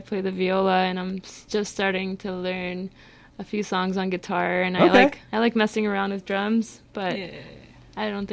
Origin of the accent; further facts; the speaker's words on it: Puerto Rico; I'm Puerto Rican and I grew up in Puerto Rico, so I'm really into a lot of traditional Puerto Rican dishes